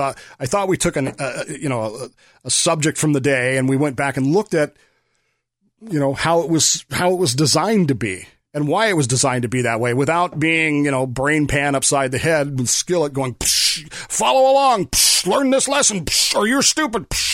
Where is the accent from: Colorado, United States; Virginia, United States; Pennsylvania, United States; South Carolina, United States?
Colorado, United States; Denver; when we would call my grandparents down in Oklahoma City, we were growing up in Denver